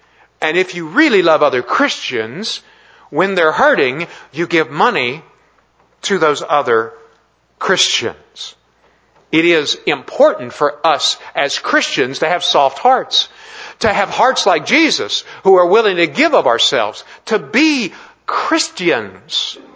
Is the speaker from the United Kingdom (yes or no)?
yes; Scotland, United Kingdom; You know, I blame it on being Scottish.